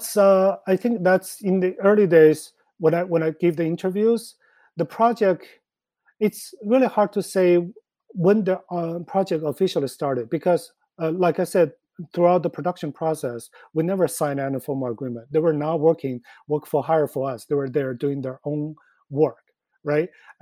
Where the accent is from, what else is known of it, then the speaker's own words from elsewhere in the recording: China; now in New York, United States; Me being an independent, based in New York, even though I grew up in China